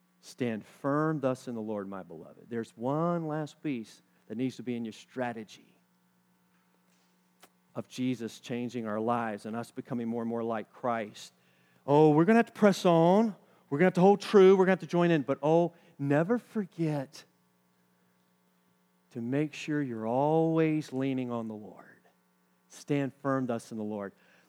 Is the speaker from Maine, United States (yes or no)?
no; North Carolina, United States; accent: Carolina; she says my Carolina accent goes into overdrive. It's hard for me to deny where I come from.